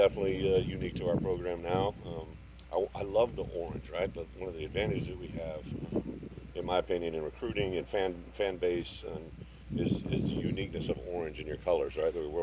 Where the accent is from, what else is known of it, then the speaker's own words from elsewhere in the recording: Illinois, United States; also born or lived in Iowa / Wisconsin; I was from Illinois, but I went to Iowa and coached at Wisconsin.